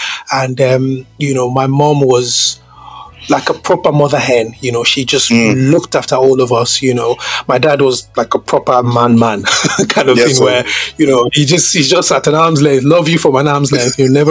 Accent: Nigeria; So obviously, you know, I grew up in Nigeria, like, you know, mm-hmm. all of us did, yeah.

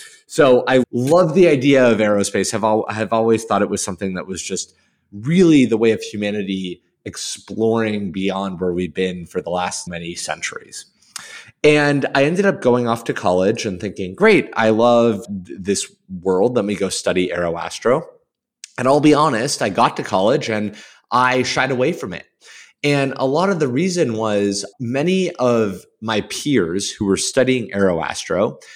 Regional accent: Los Angeles, California, United States; So I grew up here in Los Angeles.

